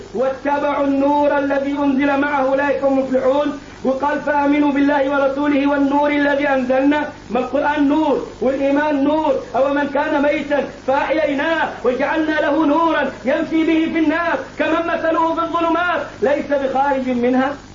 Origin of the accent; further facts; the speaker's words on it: Egypt; ولا زي الراجل عندنا في مصر يقول لك النبي يعلم الساعة